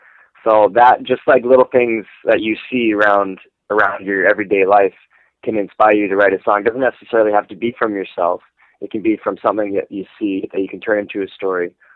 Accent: Canada; I'm Canadian.

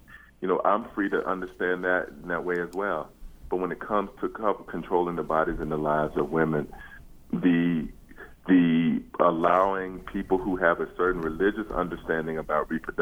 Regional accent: the South, United States; moved away as an adult; I left the South when I was 18 years old, and growing up in the South and dealing with racism and the limitations that I found until I left, I liked having grown up in the South.

